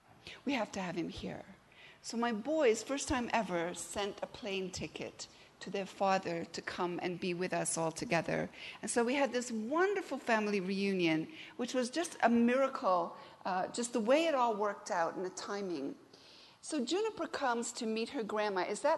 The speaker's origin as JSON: {"language": "English", "country": "Kenya", "said": "some are from Canada, some are from the United States, I'm from Kenya, my mom's in Wales."}